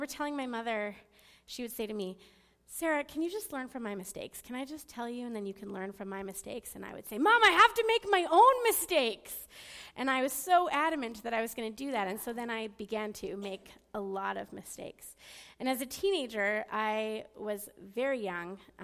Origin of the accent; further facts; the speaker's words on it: Cranbrook, British Columbia, Canada; So I grew up in Cranbrook, BC. It's about an 8-hour drive from here.